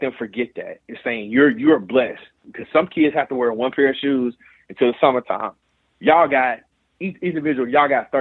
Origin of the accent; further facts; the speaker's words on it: the South, United States; That was the way we was raised in the South.